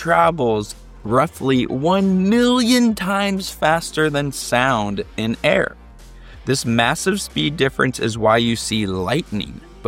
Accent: Oregon, United States; Us Americans are historically bad at geography. Oregon is my home state and my alma mater.

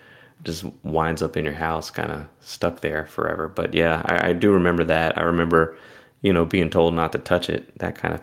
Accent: Maryland, United States; I grew up in Maryland, suburban Maryland, outside of Washington, D.C. Guns were not part of culture there.

